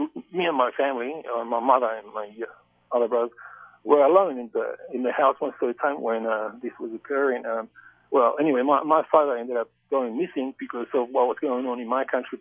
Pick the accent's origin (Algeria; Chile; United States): Chile; you'll excuse my accent because like you stated, I am actually from Chile.